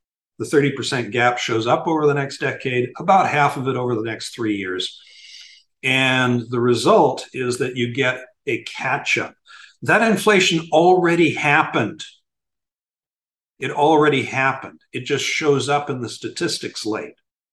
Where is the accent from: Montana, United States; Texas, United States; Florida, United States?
Florida, United States; Miami; In Miami, my hometown, 41% year over year.